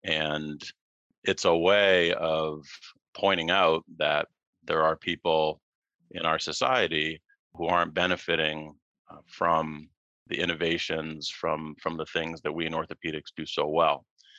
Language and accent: English; Massachusetts, United States; And I grew up in Massachusetts.